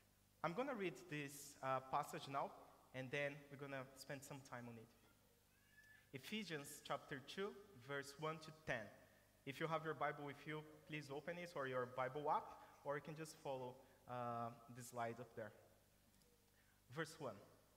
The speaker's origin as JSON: {"language": "English", "country": "Brazil", "said": "Some of you know that I'm from Brazil, and on my primary school, I went to public school"}